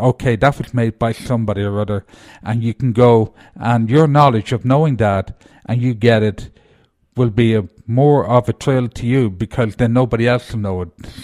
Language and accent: English; United States; I'm lucky to be Irish, but I am proud to be an American. And make no mistake about that, I'm an American. I just happen to be Irish in the back of it.